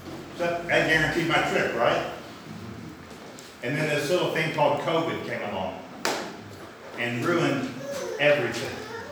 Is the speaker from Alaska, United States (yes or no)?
no; Texas, United States; I've met most of you. I'm from Texas. I have a daughter.